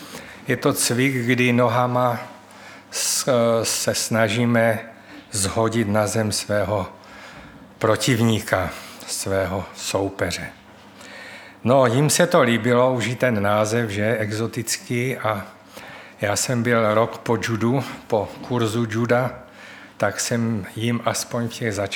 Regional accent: Olomouc, Olomouc Region, Czechia; jsem z Olomouce

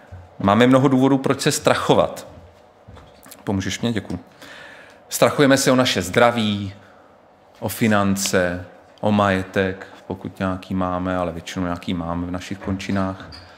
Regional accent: Brno, South Moravian Region, Czechia; já jsem rodilý Brňák a můj život s naším sborem je spjat už od narození, takže nevím, jestli v Brně i neumřu. Jsem takový starousedlík.

